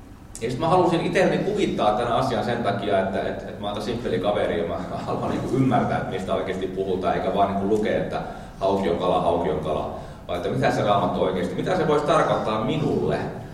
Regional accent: Kangasniemi, South Savo, Finland; Mä oon Kangasniemeltä.

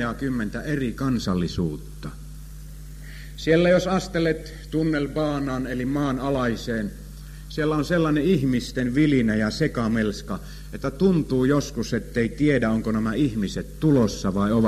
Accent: Kuopio, North Savo, Finland; Olen syntyisin tuolta Kuopion kaupungista, niin kuin savolaiset sanotaan, kaapunnista. Oikeasta muasta. Ja olen aivan paljasjalkaisia kaapuntilaisia.

